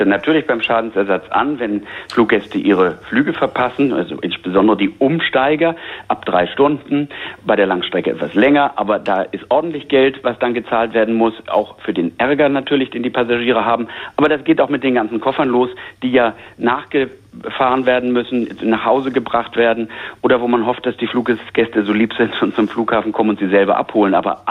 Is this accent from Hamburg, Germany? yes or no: yes; Hamburg, Germany; als Hamburger jetzt hier durch die ganze Republik beispielsweise Richtung Südeuropa da 2 Tage Auto zu fahren